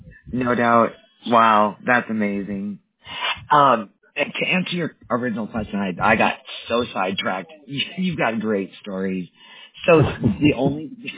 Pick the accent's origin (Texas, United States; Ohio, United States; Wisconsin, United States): Wisconsin, United States; now in Colorado, United States; I'm in Colorado, originally from Wisconsin.